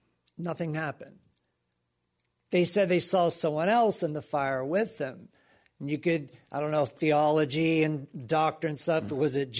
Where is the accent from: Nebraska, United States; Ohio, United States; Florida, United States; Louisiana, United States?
Florida, United States; Pensacola; Pensacola, Florida.